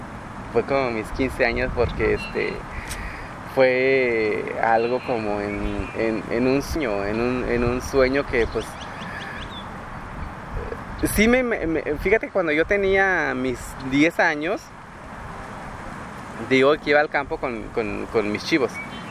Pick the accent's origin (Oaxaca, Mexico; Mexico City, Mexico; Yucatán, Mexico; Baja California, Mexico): Oaxaca, Mexico; A mí en persona me critican mucho porque no soy del Istmo, porque me pongo los trajes, pero pues hoy soy oaxaqueña